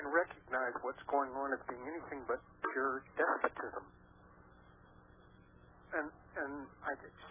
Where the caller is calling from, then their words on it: Highland Home, Alabama, United States; I'm calling from Highland Home, Alabama.